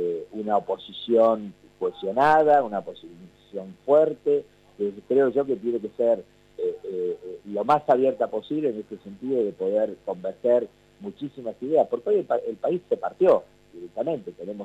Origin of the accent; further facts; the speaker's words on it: Argentina; hoy lo que nos exige como argentinos y como representantes sindicales